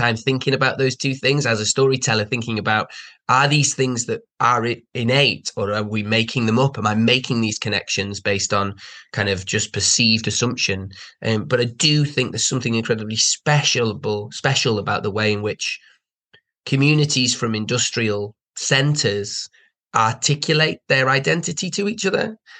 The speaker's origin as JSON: {"language": "English", "town": "Liverpool", "region": "North West England", "country": "United Kingdom", "tie": "born there", "said": "So I was born in Liverpool, got a lot of Scousers in my family."}